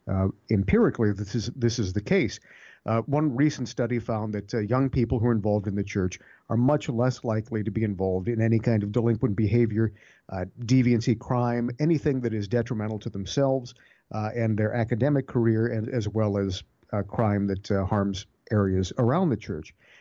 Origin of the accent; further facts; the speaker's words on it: Ohio, United States; So back in my home state of Ohio, you have this set of sad situation.